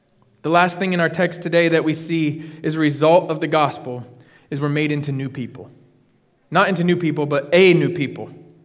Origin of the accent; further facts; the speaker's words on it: United States; I'm an American man, right? Born and raised in the United States.